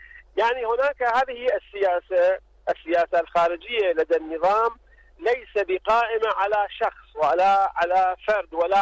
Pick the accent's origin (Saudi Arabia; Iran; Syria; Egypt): Iran; Arabic is a second language; ولكن هنا في بلدنا إيران